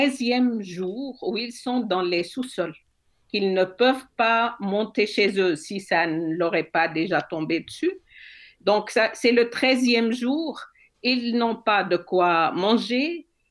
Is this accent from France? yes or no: no; Switzerland; Mm-hmm. Je suis une Suissesse d'origine syrienne